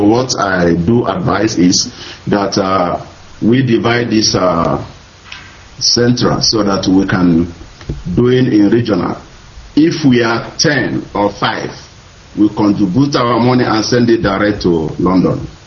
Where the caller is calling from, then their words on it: Stuttgart, Baden-Württemberg, Germany; I'm calling from Germany, Stuttgart.